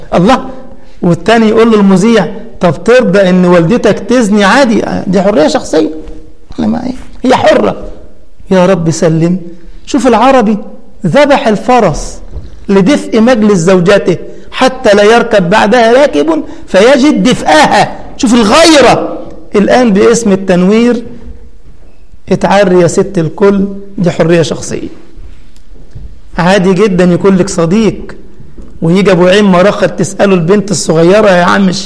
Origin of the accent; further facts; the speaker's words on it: Egypt; يجيب لها عصير برتقان على نهر النيل عندنا في مصر